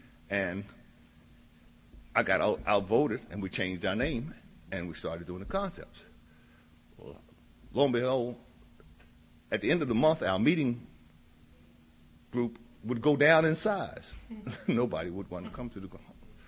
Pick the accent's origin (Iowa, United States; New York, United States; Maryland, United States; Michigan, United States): Maryland, United States; I'm from the Tri-County area of Southern Maryland. That's where my home group is.